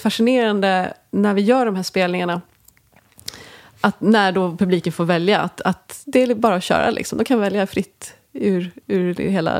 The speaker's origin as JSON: {"language": "Swedish", "town": "Mora", "region": "Dalarna County", "country": "Sweden", "tie": "born or raised there", "said": "perioden under min uppväxt och liksom uppvaknande i det här musikintresset som jag hade hemma i Mora i slutet av 80, början på 90-talet."}